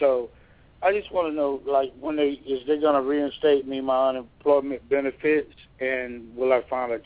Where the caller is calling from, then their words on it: Georgia, United States; I'm calling from Georgia, and I was working at this mental hospital, Benna, and they closed it.